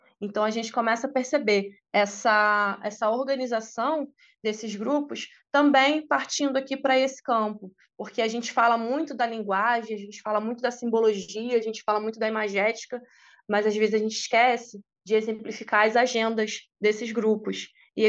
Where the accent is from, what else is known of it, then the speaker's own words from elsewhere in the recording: Brazil; não somos só aqui estudiosos de Brasil, somos brasileiros também